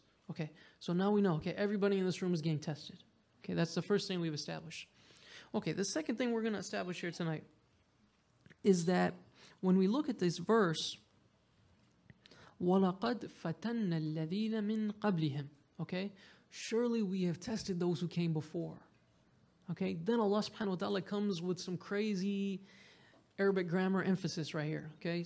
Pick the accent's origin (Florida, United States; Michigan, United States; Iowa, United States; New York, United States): Michigan, United States; Detroit; now in Los Angeles, United States; And I'm in Los Angeles, and I'm from Detroit, so I can use this example.